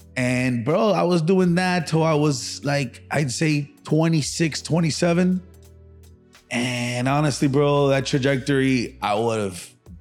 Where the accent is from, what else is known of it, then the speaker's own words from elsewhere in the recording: Miami, Florida, United States; But I was born and raised here in Miami. I'm a son to Cuban parents. Everybody thinks I was either born in Cuba or Hialeah. Neither. I was born right here in Mercy Hospital, and I was raised in Little Havana.